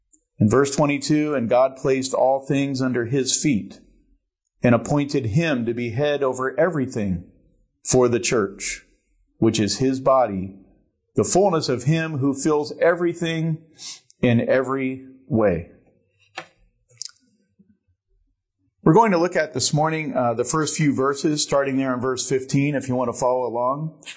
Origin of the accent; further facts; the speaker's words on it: Pennsylvania, United States; growing up in Pennsylvania with cold winters and snow, that's one of the fun things we would do is race cars on the AFX track.